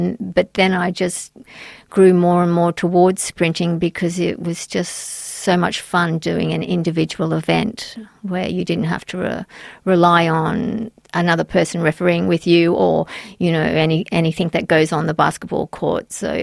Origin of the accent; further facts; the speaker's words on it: Brisbane, Queensland, Australia; And when I moved up to back to Brisbane, I'm originally from Brisbane